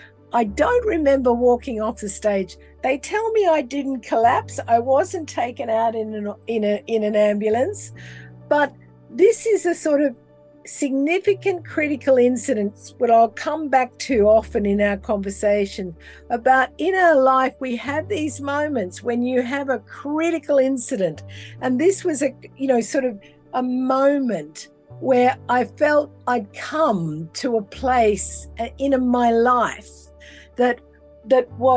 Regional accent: Australia; And I come from a little country town that you probably would not have heard of in Australia. I am Australian. I'm one of five children, the last, the baby.

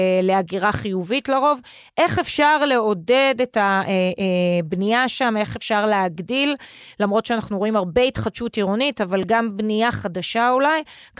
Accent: Haifa, Haifa District, Israel; אני חיפאית במקור, אז אני בעד חיפה לגמרי

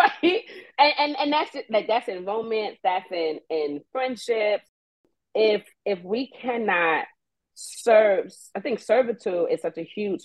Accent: Brooklyn, New York, United States; where I grew up in East New York, Brooklyn, and unfortunately, you know, it's a housing development, the projects, the hood.

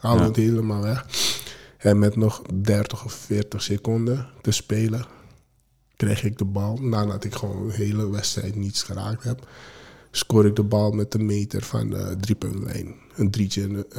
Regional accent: Suriname; now in Netherlands; Je moet zo zien, als Surinamer of als buitenlander moet je 5 jaar onafgebroken...

